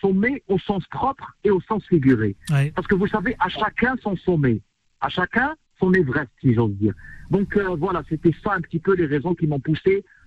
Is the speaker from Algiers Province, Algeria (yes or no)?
yes; Algiers, Algiers Province, Algeria; sachant qu'on vient d'un quartier d'Alger.